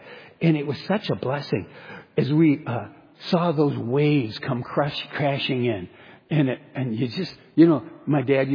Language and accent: English; Michigan, United States; And I say, well, I'm a pastor from Michigan.